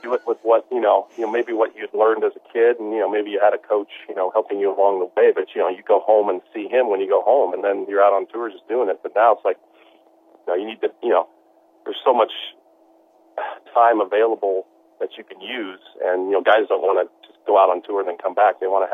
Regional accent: Los Angeles, California, United States; Currently, now, you got to remember, I'm from Los Angeles, so we tend to, I have friends who are Packer fans, Steeler fans, Giants fans.

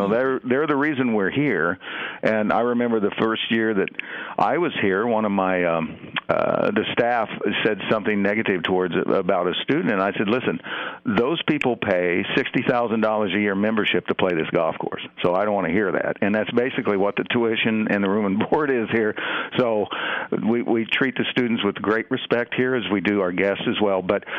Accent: Indiana, United States; So I grew up in Kentuckiana, quite frankly, down at the southern end of the state.

